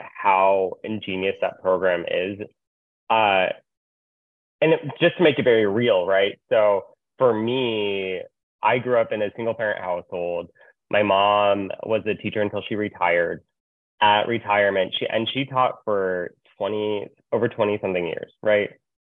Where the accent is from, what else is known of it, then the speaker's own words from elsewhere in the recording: Tucson, Arizona, United States; So I grew up in Tucson and I love Tucson.